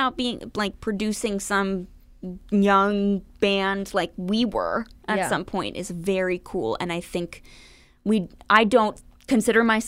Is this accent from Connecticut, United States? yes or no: yes; Connecticut, United States; I'm from Connecticut.